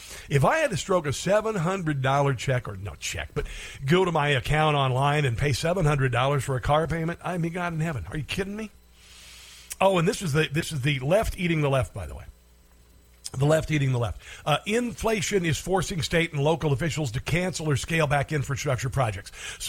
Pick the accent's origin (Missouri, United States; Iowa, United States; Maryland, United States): Iowa, United States; I'm from Iowa. It's okay.